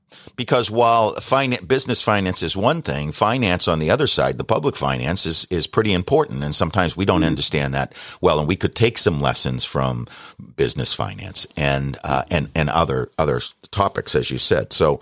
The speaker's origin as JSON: {"language": "English", "town": "Boston", "region": "Massachusetts", "country": "United States", "said": "from Boston"}